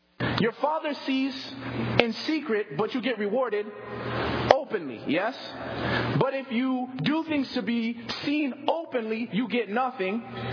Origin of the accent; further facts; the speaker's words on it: Chicago, Illinois, United States; also born or lived in Boston; where I grew up in Chicago and in Boston, there's a lot of homeless people.